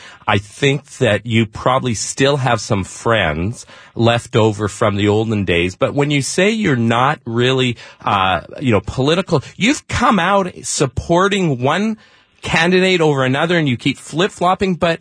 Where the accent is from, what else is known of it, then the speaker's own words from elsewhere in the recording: Canada; now in United States; Being a Canadian, I can't vote here. And in Canada, I haven't been there in 30 years